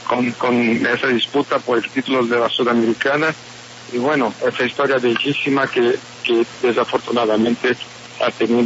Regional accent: Brazil; Nosotros como brasileños nos sentimos profundamente agradecidos

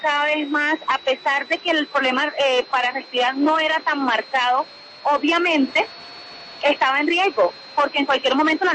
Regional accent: Caribbean coast, Colombia; now in Bogotá, Colombia; Nosotros somos de la costa y no tenemos Sisbén de Bogotá

